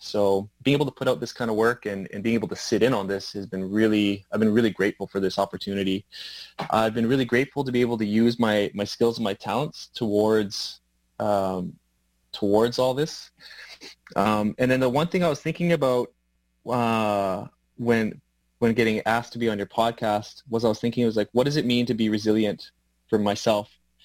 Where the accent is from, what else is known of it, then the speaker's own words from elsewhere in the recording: Victoria, British Columbia, Canada; I'm a person that didn't grow up in my home nation. I grew up in Victoria here.